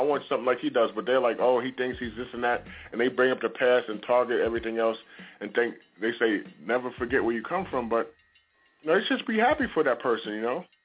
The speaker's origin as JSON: {"language": "English", "town": "New York City", "region": "New York", "country": "United States", "tie": "born or raised there", "said": "because I grew up in the South Bronx, and I had two working parents."}